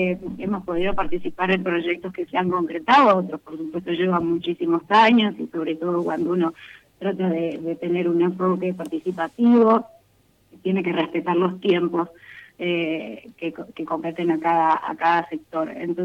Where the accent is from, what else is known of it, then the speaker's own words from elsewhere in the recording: Jujuy, Argentina; yo en particular soy de Jujuy